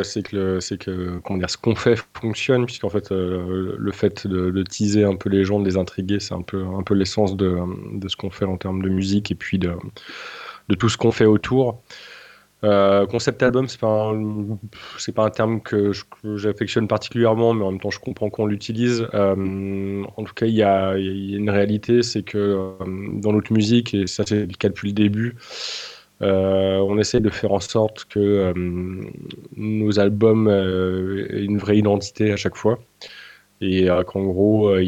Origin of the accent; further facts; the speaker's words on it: Lyon, Auvergne-Rhône-Alpes, France; On est lyonnais.